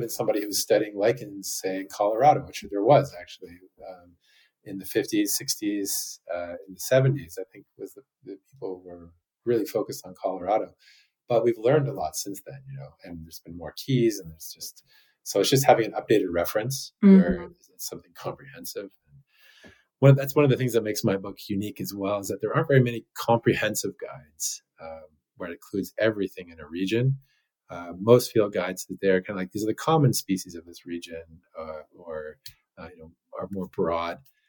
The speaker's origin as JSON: {"language": "English", "region": "Ontario", "country": "Canada", "tie": "born or raised there", "said": "But I grew up in Ontario, and that's where I still live."}